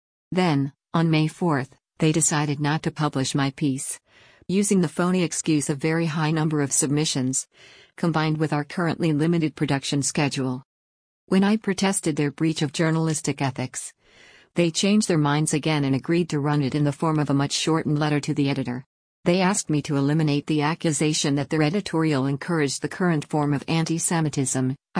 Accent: United States; because I am an American Jew who supports Israel's existence?

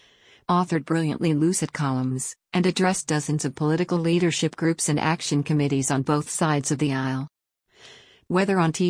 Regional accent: Miami Beach, Florida, United States; We grew up together in Miami Beach, Florida, where we both attended the Hebrew Academy.

